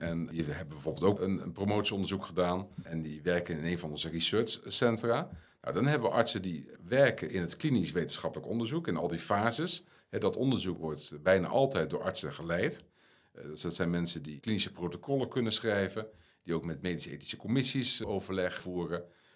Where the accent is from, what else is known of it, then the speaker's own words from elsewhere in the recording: Netherlands; ik ben Nederlander, dus ik ben bevoordeeld, maar ik hou van Nederland.